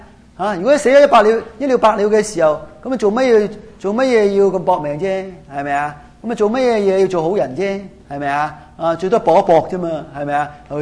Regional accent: China; 但是我中国人很懂得讲一句的

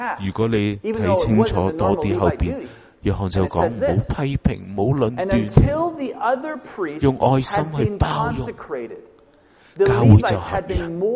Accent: China; 你知我哋中国人最叻就有关系先至有事做

